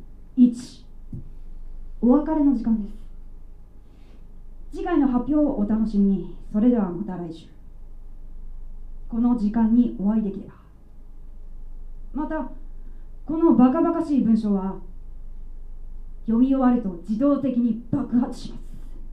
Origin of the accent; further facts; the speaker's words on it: Yamagata, Japan; 山形から来ました、笹田の人なんです。